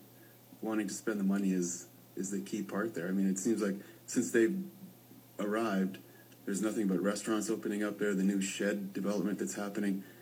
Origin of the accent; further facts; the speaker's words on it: Winnipeg, Manitoba, Canada; also born or lived in Brandon; Born in Brandon, but I'm a Winnipeg.